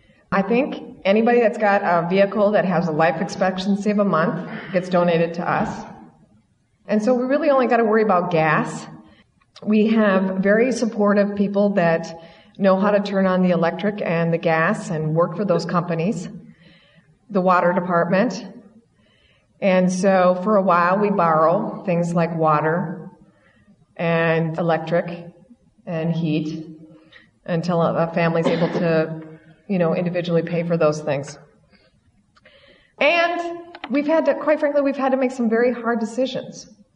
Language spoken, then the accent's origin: English; United States; You know, we grew up in America. We like nice things.